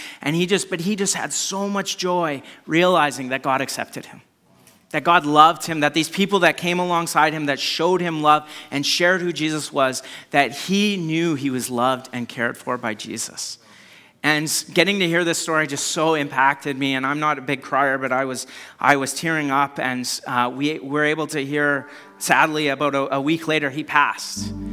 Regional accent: Canada; We're so Canadian that we're like, I don't want to offend anybody.

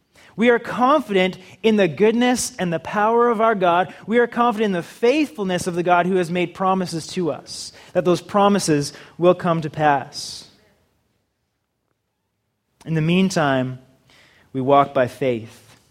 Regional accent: Victoria, British Columbia, Canada; I grew up on the West Coast, Victoria, BC.

